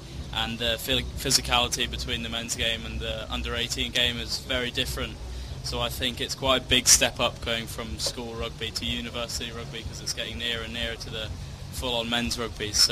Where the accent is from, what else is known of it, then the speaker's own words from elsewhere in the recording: Dubai, United Arab Emirates; growing up in Dubai, you've always got that luxury of having loads of different nationalities in your classroom